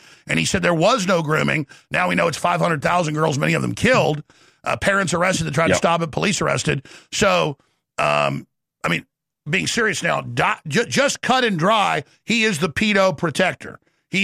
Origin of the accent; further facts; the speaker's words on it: Texas, United States; accent: Texas; I'll do it in my real Texas accent.